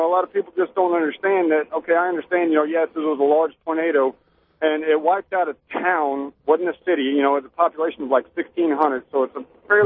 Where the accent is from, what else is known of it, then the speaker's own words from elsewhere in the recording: Kansas, United States; And I'm actually from Kansas. I grew up in Kansas.